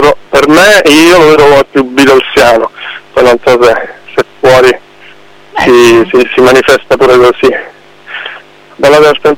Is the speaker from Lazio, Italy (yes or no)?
no; Palermo, Sicily, Italy; ci siamo trasferiti a Catania per un certo periodo, perché noi siamo di Palermo.